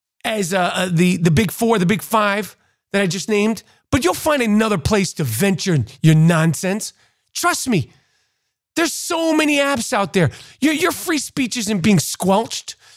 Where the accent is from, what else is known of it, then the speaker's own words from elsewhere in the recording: New York City, New York, United States; Growing up in New York City, 70s, 80s, and 90s, I was lucky.